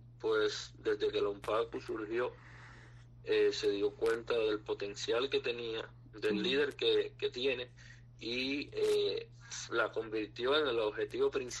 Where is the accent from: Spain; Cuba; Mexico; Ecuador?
Cuba; para los que somos cubanos y hemos vivido dentro y sabemos cómo funcionan las cosas ahí